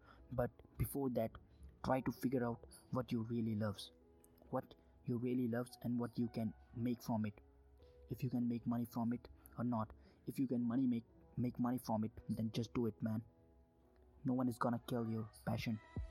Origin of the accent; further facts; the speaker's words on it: India; English is a second language; As everybody you know, I'm from India, so the Indians will know this thing